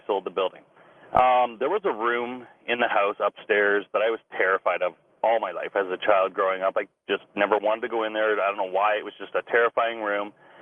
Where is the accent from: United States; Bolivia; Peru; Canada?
Canada; I'm from Canada, my own government.